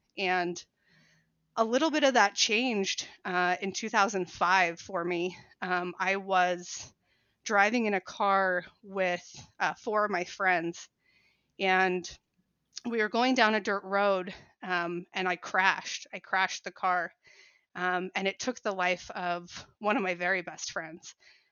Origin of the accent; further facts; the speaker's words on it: Utah, United States; So I grew up here in Utah, in a little town kind of out in the West Desert of Utah.